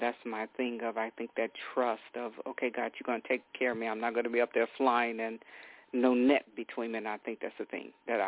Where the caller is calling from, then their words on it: Oklahoma, United States; I'm calling from Oklahoma.